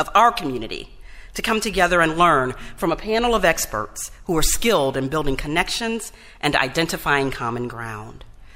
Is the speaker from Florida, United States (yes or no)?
yes; St. Petersburg, Florida, United States; I'm the fifth generation of my family to call St. Pete home. It's awesome. And in my hometown, I've had the privilege of holding a variety of roles in our community